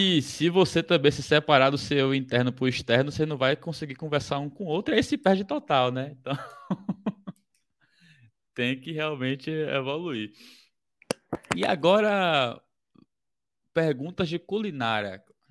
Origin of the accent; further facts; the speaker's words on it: Bahia, Brazil; que eu sou baiano, então a pimentinha é daquele